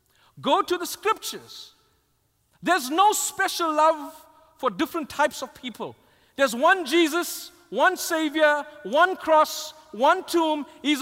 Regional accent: South Africa; I grew up in South Africa in the time known as apartheid

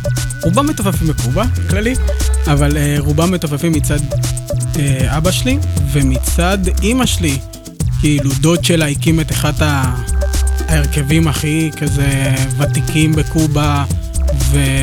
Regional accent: Cuba; ממערב אפריקה, אבל אף אחד לא באמת יודע מאיזה מדינה הוא הגיע, אז כולנו פשוט אפרו-קובנים.

